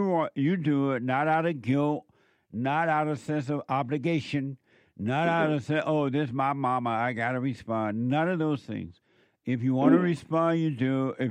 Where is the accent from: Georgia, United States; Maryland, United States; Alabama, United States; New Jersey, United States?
Alabama, United States; He's from Russell County and I'm from Bobby County. He went to Russell County High School and I went to Rebecca Coma High School in Barber County.